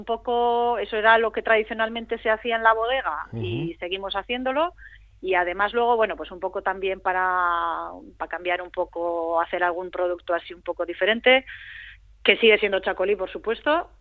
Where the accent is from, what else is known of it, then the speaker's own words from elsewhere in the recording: Bilbao, Basque Country, Spain; veníamos de la calle porque yo soy de Bilbao y no había trabajado en el campo nunca